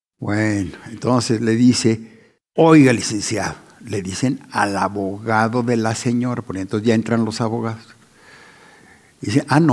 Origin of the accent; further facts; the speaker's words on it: Mexico; porque somos buenos mexicanos